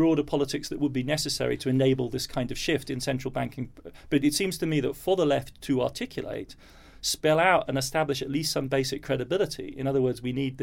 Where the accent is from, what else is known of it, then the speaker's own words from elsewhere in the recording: Germany; accent: English; now in New York, United States; I sound English and I have a UK passport. I grew up in Germany, so I'm in a rather unfortunate position.